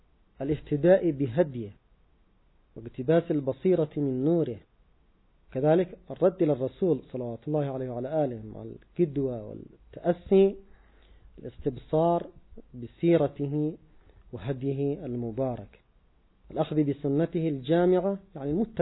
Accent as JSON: {"language": "Arabic", "country": "Yemen", "said": "ومن المعروف مثلا عندنا في اليمن"}